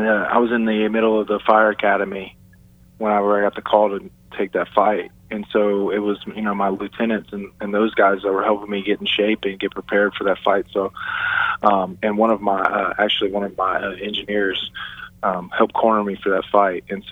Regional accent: Biloxi, Mississippi, United States; I'm actually from South Mississippi. I'm from Biloxi, so about a little hour east of New Orleans. I'm on the Gulf Coast.

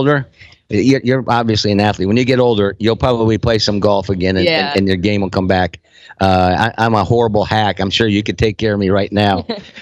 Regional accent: Iowa, United States; I'm from Iowa, obviously. I'm wearing my Hawkeye gear.

